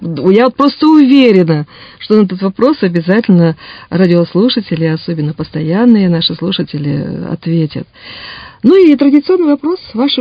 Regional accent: Siberia, Russia; Забайкалье, сибиряк, четинец. Ну, в принципе, конечно, все мы из Сибири.

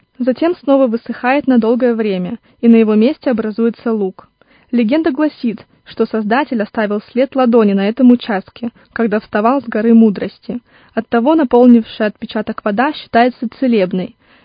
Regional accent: Irkutsk, Irkutsk Oblast, Russia; born there; А я родилась в Иркутске

